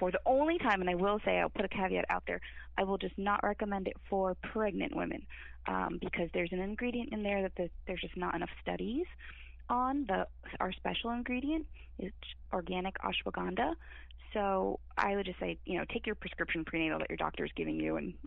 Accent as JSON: {"language": "English", "town": "Fair Lawn", "region": "New Jersey", "country": "United States", "tie": "born or raised there", "said": "I am not from New York. I'm back actually in my hometown right now, Fairlawn, New Jersey."}